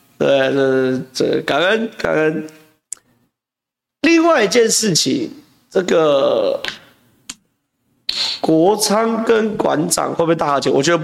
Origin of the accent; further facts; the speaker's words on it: Taiwan; 我们都是台湾人，我们都是台湾人。哦，我在讲着，我们都是台湾人